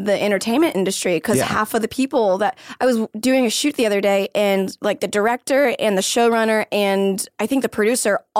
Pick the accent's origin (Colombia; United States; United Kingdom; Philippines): Philippines; but like I'm Filipino and that's like our delicacy.